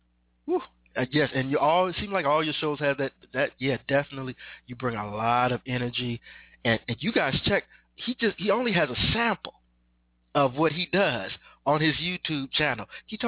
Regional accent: Chicago, Illinois, United States; I grew up on the South Side of Chicago, and I grew up.

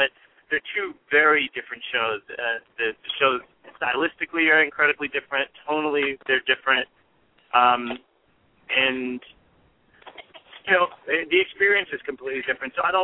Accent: Queens, New York, United States; I grew up here. I grew up in Queens

